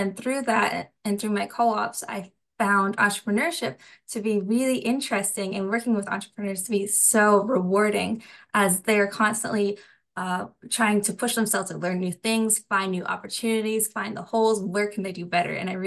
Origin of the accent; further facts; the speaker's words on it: Sackville, Nova Scotia, Canada; also born or lived in Ottawa; now in Wolfville, Canada; I was born in Ottawa, but I grew up in Sackville, Nova Scotia, and I've been living in Wolfville for the last few years.